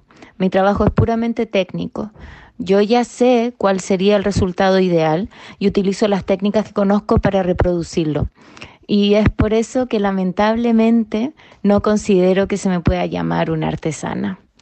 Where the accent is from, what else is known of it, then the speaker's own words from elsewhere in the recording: Chile; Catalan is a second language; now in Spain; vinc de Xile